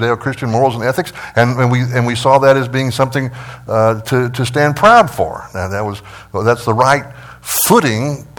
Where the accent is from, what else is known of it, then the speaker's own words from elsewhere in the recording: United States; If I'd been raised in China, I would know that this is a life-threatening decision I'm making. But I was raised in America, one nation under God